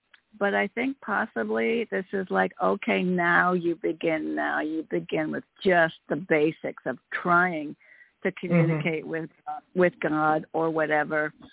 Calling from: Connecticut, United States; Sorry, from Connecticut.

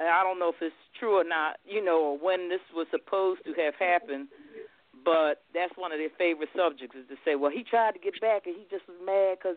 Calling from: Philadelphia, Pennsylvania, United States; I'm calling from Philadelphia.

